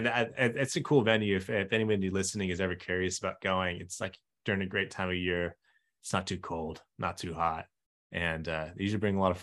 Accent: San Francisco, California, United States; I'm from San Francisco. So my parents still live there.

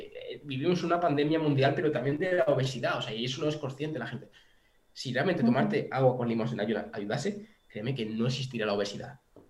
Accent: Córdoba, Andalusia, Spain; No, yo soy, bueno, de Córdoba.

